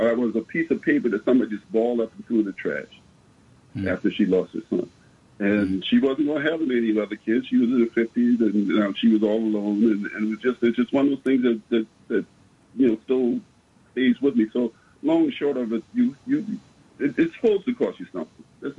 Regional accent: the South, United States; the first time I lived in Chicago, and I was a Southern boy. When I moved up there, my first wife and I moved up there from Atlanta.

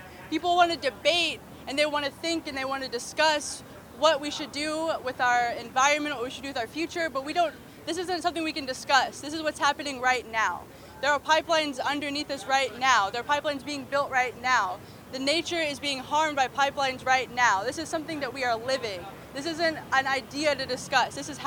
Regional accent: Washington, United States; I'm from the Colville Confederated Tribes, the Eniat Band.

